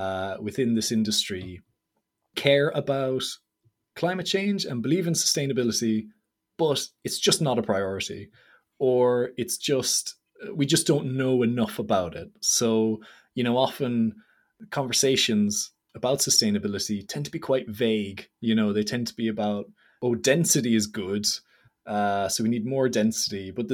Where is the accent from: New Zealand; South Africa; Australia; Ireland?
Ireland; quite, I guess, important to me as an Irish person